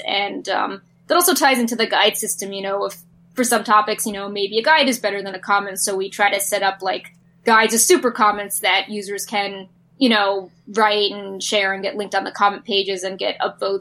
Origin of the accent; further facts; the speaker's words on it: New York, United States; I mean, I'm from New York, like, you see all sorts of crazy things happening in the city.